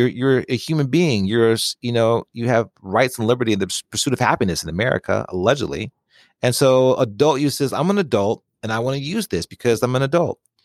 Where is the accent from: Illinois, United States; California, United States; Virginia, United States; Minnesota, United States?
California, United States; San Francisco; now in Austin, United States; And of course, I grew up in San Francisco. Here in Austin, there is the reggae festival.